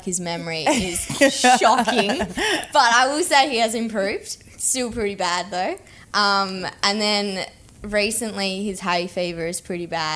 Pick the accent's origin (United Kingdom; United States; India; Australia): Australia; Katanning, Western Australia; Growing up in Katanning, our dog was always outside.